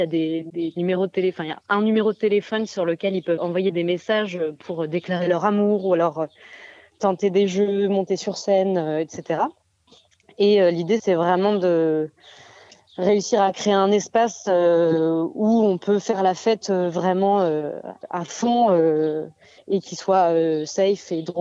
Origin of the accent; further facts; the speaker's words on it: Besançon, Bourgogne-Franche-Comté, France; On vient de Besançon